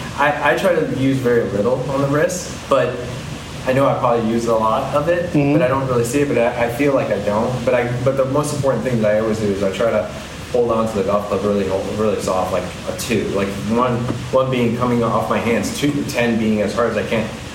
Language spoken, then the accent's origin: English; McLean, Virginia, United States; And I grew up in McLean.